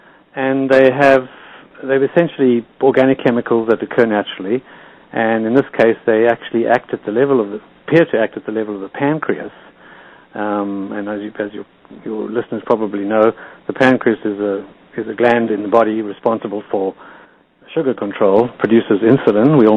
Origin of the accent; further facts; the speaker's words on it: Pietermaritzburg, KwaZulu-Natal, South Africa; Yes, David and I grew up together, we grew up in South Africa, went to school together in Pietermaritzburg